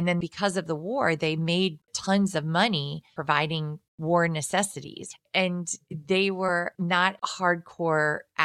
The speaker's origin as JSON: {"language": "English", "town": "Cincinnati", "region": "Ohio", "country": "United States", "tie": "born or raised there", "said": "I grew up in Cincinnati in Ohio."}